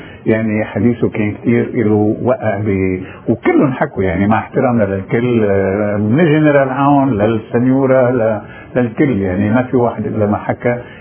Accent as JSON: {"language": "Arabic", "country": "Lebanon", "said": "نحن عندنا بلبنان أكثر من النص"}